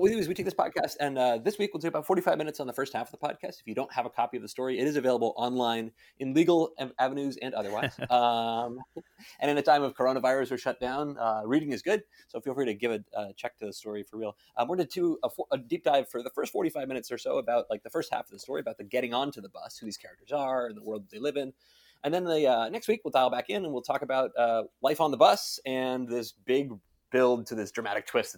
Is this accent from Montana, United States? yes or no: no; New Jersey, United States; Like I'm here from New Jersey, recording in Washington D.C., and that is not at all the world of Flannery O'Connor and her stories.